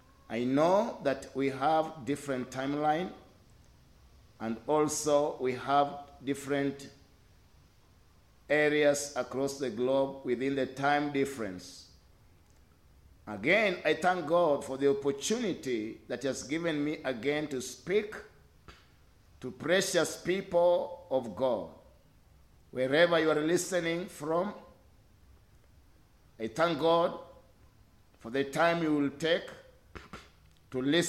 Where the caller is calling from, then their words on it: Nakuru, Nakuru County, Kenya; I'm calling from Nakuru, Kenya, Africa.